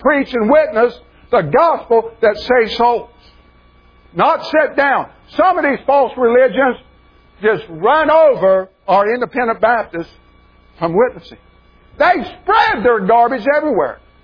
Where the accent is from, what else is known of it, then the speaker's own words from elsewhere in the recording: South Carolina, United States; And down to South Carolina, my home state, down in Columbia